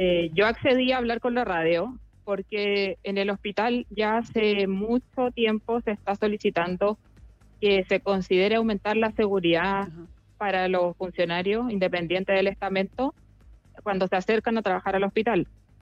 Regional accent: Chile; yo me formé en la Universidad de Chile, soy chilena, soy especialista

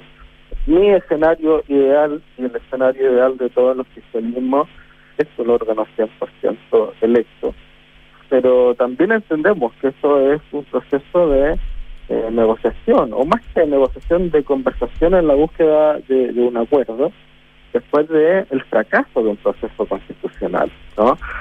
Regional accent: Chile; nos una como chilenos y chilenas

